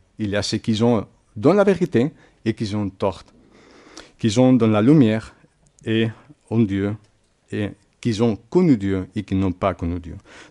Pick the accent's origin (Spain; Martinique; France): Spain; Catalonia; French is a second language; Comme vous savez, moi je suis espagnol, et si on, nous sommes un peu plus spécifiques, je suis catalan.